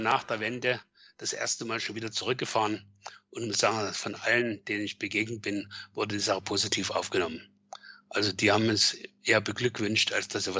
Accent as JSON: {"language": "German", "region": "East Germany", "country": "Germany", "tie": "born or raised there", "moved": "yes", "said": "nach dem Mauerfall, bin ich das erste Mal wieder rübergefahren und konnte meine alte Heimat wiedersehen."}